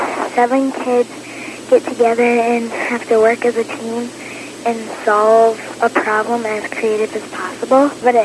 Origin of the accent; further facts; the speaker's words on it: New York, United States; Near Saratoga, upstate New York.